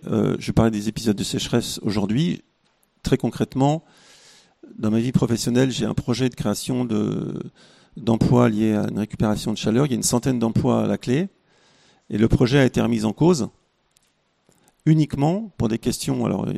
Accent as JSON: {"language": "French", "region": "Pays de la Loire", "country": "France", "said": "chez nous, en Anjou, là où il y a les meilleurs vins"}